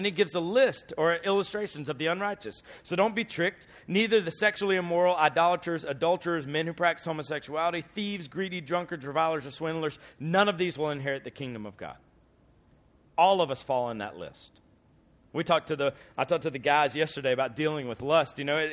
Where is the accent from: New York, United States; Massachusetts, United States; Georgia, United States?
Georgia, United States; But I'm an Atlanta Hawks fan because I'm from Georgia, all right?